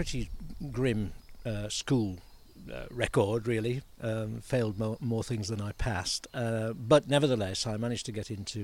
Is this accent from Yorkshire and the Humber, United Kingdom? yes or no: yes; Sheffield, Yorkshire and the Humber, United Kingdom; I grew up in Sheffield, and my mum and dad were great gardeners, passionate about the countryside as well. And I lived on the, we lived between Sheffield and the Peak District.